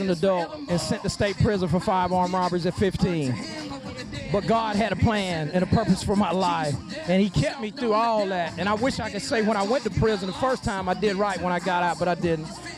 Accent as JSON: {"language": "English", "town": "Pensacola", "region": "Florida", "country": "United States", "said": "I'm just somebody from Pensacola that, like I said earlier when I was on stage, I asked Jesus to save me at 9, but my folks split up that year."}